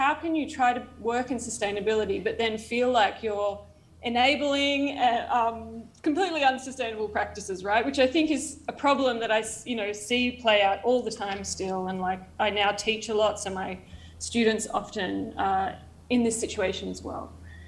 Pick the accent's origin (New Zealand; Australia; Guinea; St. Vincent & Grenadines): Australia; Sydney, New South Wales; now in Brooklyn, United States; I'm Australian. So despite calling in from Brooklyn, you know, I was born and raised in Sydney.